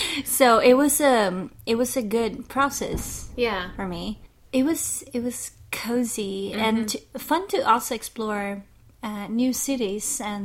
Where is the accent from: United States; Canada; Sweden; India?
Sweden; Norrköping, Östergötland; But we started off in my hometown, where I used to live in Norrköping